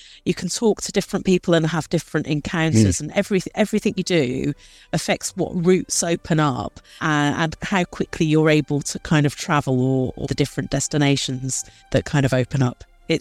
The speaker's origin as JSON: {"language": "English", "town": "Bedworth", "region": "West Midlands", "country": "United Kingdom", "tie": "born or raised there", "said": "I grew up in a small town in Warwickshire, called Bedworth. Probably not many people have heard of it. I suppose it's near Coventry. That's probably the biggest place that Bedworth is near."}